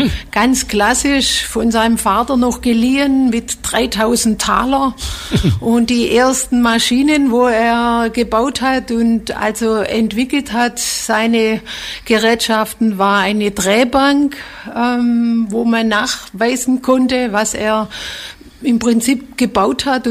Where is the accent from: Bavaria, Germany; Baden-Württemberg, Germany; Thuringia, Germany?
Baden-Württemberg, Germany; accent: Swabian; Ja, genau, ich hoffe, mich versteht jeder mit meinem schwäbischen Akzent.